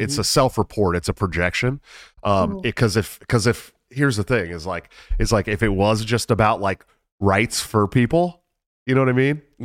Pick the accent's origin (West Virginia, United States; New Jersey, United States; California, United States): California, United States; San Francisco; See, I'm from San Francisco, the Bay Area. Okay, so I grew up this extremist contingent of the GSM community.